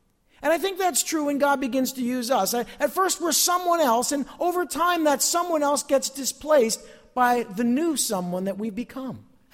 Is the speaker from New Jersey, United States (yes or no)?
yes; New Jersey, United States; accent: Northern Jersey; there's no doubt in my mind that people know I'm from New Jersey. I used to hide it, and I was a lot better at it. When I used to work in the corporate world, I used to go out of my way to speak properly and not use my, you know, Northern Jersey accent